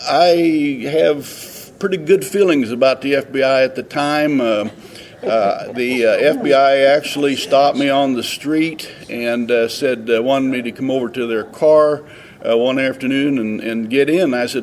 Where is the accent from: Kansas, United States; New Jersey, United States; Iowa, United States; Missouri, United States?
Kansas, United States; Emporia; I am from Emporia, Kansas.